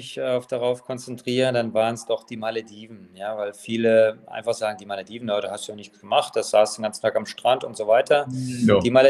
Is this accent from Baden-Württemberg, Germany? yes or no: yes; Baden-Baden, Baden-Württemberg, Germany; moved away; meine Heimatstadt Baden-Baden, die ich immer vermissen werde, die ich aber auch regelmäßig jedes Jahr besucht habe.